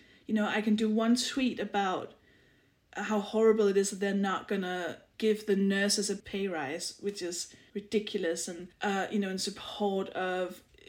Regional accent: Denmark; English is a second language; moved away as an adult; now in United Kingdom; I was born in Denmark

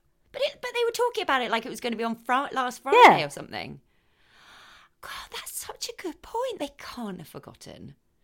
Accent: Scotland, United Kingdom; Where are you from, Minnie, in Scotland? Because you know I'm Scottish.

